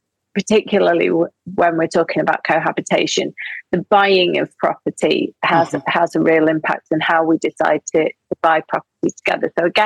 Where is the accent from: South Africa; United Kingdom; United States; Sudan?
United Kingdom; We're British, exactly.